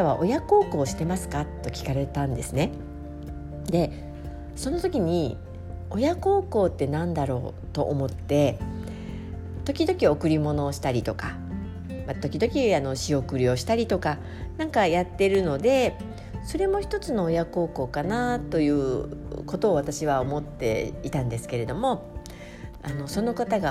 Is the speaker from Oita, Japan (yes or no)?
no; Shimonoseki, Yamaguchi, Japan; 私自身が下関出身なので、やはりその市がだんだん元気がなくなっていくっていう話を聞いた時に